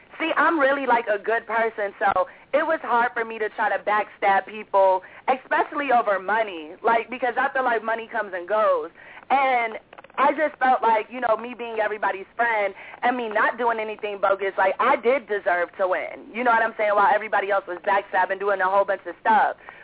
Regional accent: Lake Charles, Louisiana, United States; born there; also born or lived in New Orleans; I actually stayed in Louisiana because my family really is from there. Like, I was born in Lake Charles.

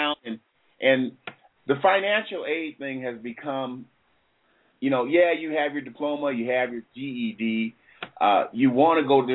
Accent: Minnesota, United States; These young kids, Terry, when you and I were growing up in the Twin Cities, if we wanted to work at McDonald's, Burger King, Taco Bell, Arthur Treacher's Fish and Chips, Embers, Perkins, or any one of these fast food restaurants after school

